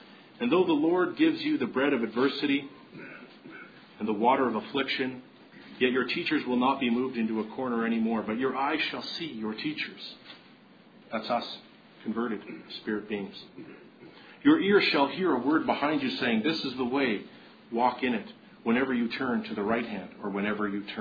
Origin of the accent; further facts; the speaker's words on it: Canada; And since I'm Canadian, it's only natural that hockey is in my DNA.